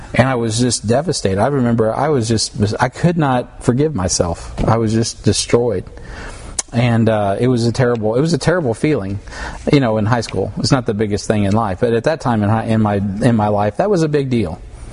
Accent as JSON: {"language": "English", "town": "Kansas City", "region": "Missouri", "country": "United States", "said": "of which we're all familiar with because we're from Kansas City, right?"}